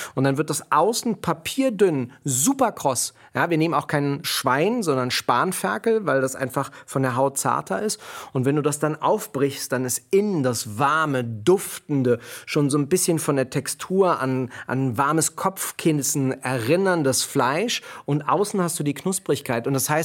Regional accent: Berlin, Germany; Ich bin ja in Kreuzberg groß geworden

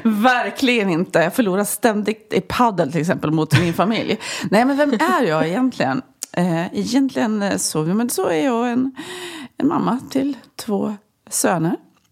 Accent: Ullånger, Västernorrland County, Sweden; Jag växte upp i Ullånger i Höga kusten, Ångermanland, mellan Övik och Härnösand längs kusten där på en gammal släktgård.

